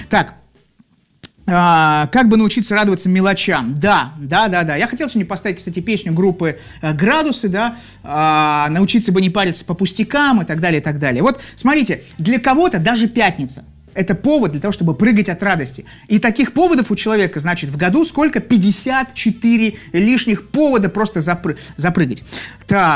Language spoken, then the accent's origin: Russian; Saint Petersburg, Russia; Нет, я из Петербурга. Я нахожусь в данный момент в Санкт-Петербурге, в замечательном городе Святого Петра.